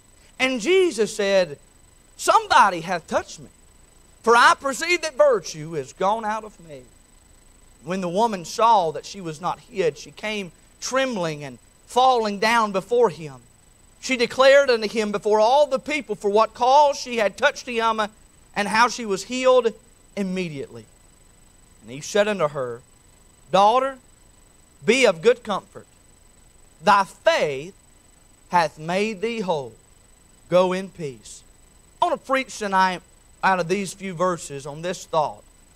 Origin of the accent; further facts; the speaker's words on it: North Carolina, United States; I mean, I'm from Yadkin County. That's still a big word from where I'm from, too.